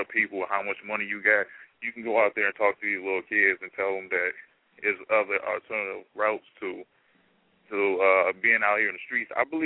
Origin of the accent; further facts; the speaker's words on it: Milwaukee, Wisconsin, United States; I'm from Milltown, 26, Lisbon and Vine. That's my block.